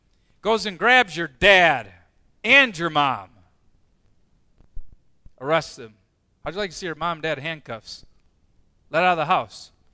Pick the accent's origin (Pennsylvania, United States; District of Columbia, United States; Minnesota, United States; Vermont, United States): Minnesota, United States; Edgerton; Or growing up in Edgerton, Minnesota, for example